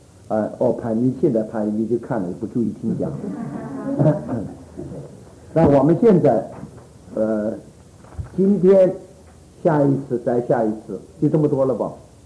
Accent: China; 这个他们美国人叫我们中国人讲为 Sing Song English， 因为我们读英文好像读中文一样。

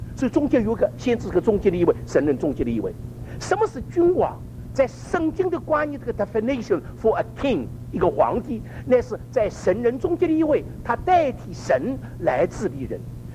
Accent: Shanghai, China; 懂我这个上海人呢，要讲广东话，那要加一个人翻译的。

